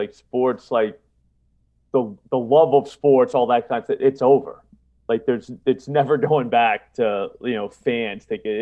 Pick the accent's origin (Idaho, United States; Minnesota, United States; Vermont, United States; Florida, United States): Florida, United States; moved away as an adult; I'm from Florida, and I've only been up here since 2008